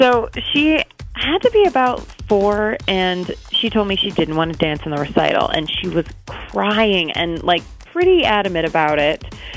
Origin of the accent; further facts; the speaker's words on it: Beloit, Wisconsin, United States; I'm from Beloit.